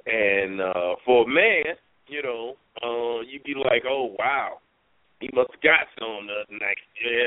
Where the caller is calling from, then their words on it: Trenton, New Jersey, United States; calling from Trenton, New Jersey.